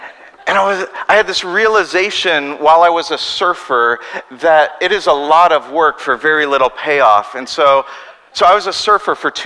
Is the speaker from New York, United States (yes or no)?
no; Long Beach, California, United States; I would travel to other places, and they'd say, where are you from? And I'd say, Long Beach, and they're like, oh, do you surf?